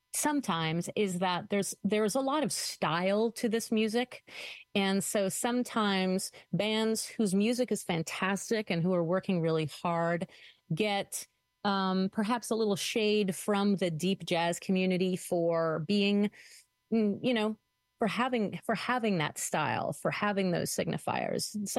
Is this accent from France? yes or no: yes; France; growing up in France, the French see jazz as pop music